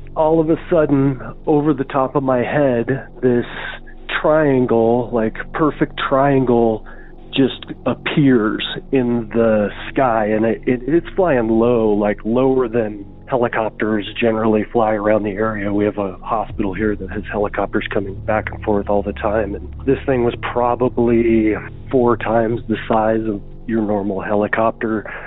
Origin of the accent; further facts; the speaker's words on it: Casper, Wyoming, United States; I'm from Casper, Wyoming, and this story happened in Casper, Wyoming.